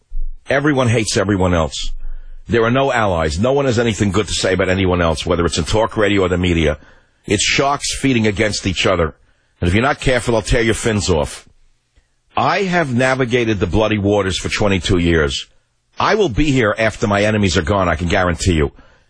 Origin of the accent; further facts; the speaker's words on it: Bronx, New York, United States; Well, that's because he's from Brooklyn and I'm from the Bronx.